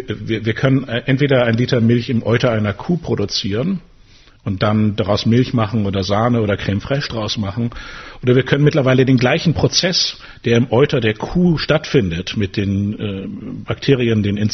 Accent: Hamburg, Germany; meine Heimatstadt Hamburg

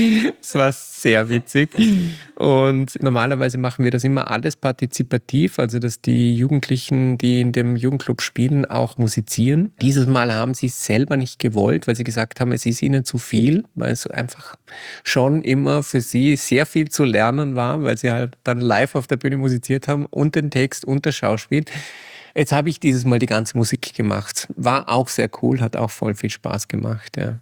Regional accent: Dornbirn, Vorarlberg, Austria; born or raised there

